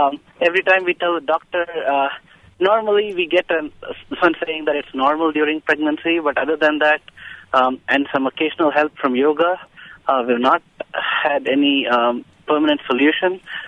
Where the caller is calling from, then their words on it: Champaign, Illinois, United States; I'm calling from Champagne.